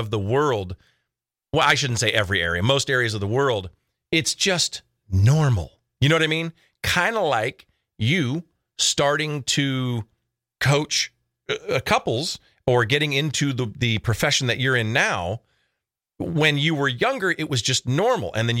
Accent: United States; We believe, you know, what we believe because we were raised in the United States of America.

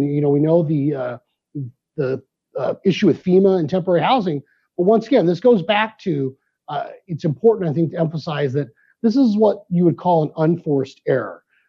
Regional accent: United States; born there; I was born in the United States, just so we're clear. I was born here

